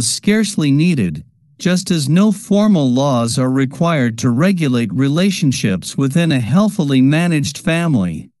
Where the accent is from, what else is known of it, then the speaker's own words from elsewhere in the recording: Israel; English is a second language; Contrast this with my home country, Israel.